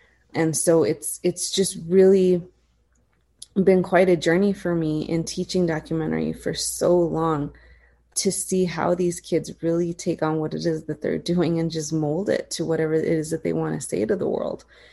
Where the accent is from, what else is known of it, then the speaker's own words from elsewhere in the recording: El Paso, Texas, United States; also born or lived in San Francisco; I'm originally from El Paso, but I was in San Francisco for 12 years. And I moved back in 2011